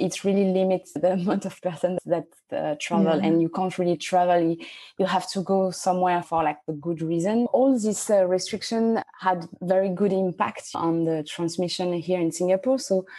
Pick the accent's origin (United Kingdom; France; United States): France; Paris, Île-de-France; Yeah, I grew up in Paris and I'm a pharmacist.